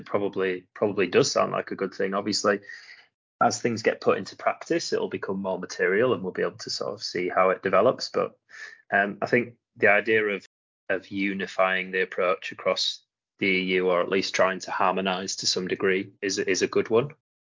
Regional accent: Leeds, Yorkshire and the Humber, United Kingdom; and my hometown of Leeds.

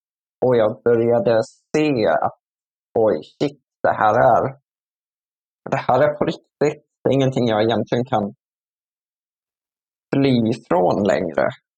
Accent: Borås, Västra Götaland County, Sweden; also born or lived in Åtvidaberg; så flyttade jag till Åtvidaberg. Jag är uppvuxen i Borås.

